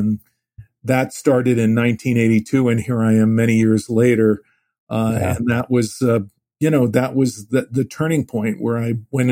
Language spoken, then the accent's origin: English; Phoenix, Arizona, United States; And I grew up in the Jewish community was maybe about 50,000-70,000. It's way larger than that now. And of course, Phoenix is now the sixth largest city in the United States.